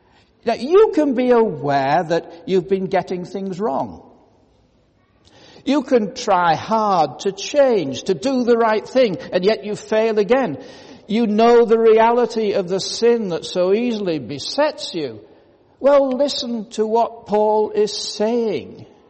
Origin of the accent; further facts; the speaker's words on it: Hartlepool, North East England, United Kingdom; I grew up in West Hartlepool, which no longer exists, by the way, having been amalgamated into Hartlepool. That's on the northeast coast of England.